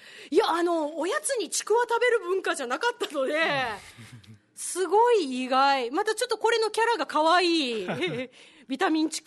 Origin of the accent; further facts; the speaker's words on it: Hokkaido, Japan; お菓子というか、僕の実家が北海道なので